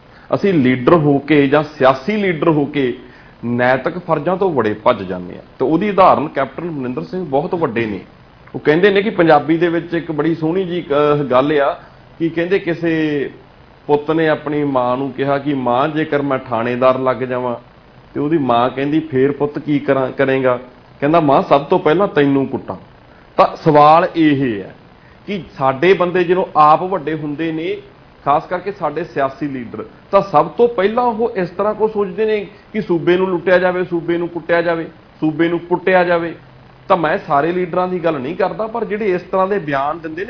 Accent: Punjab, India; ਮੈਂ ਪੰਜਾਬੀ ਆਪਣੇ ਆਪ ਨੂੰ ਪਹਿਲਾਂ ਮੰਨਦਾ ਮੈਂ ਪੰਜਾਬੀ ਹੋਣ ਦੇ ਨਾਂ ਦੇ ਉੱਤੇ ਕਹਿ ਸਕਦਾ ਕਿ ਮੈਂ ਇਸ ਖਿੱਤੇ ਦਾ ਵਸਨੀਕ ਹੈ

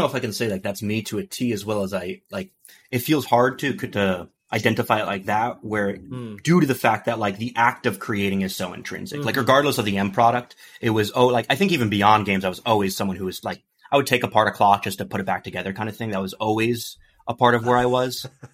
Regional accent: Long Island, New York, United States; now in Seattle, United States; I grew up on Long Island, New York, so pretty boring suburb.

